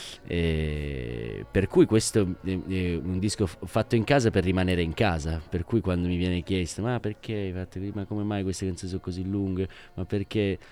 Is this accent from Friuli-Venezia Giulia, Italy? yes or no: no; Turin, Piedmont, Italy; Sì, vengo da Torino, sì.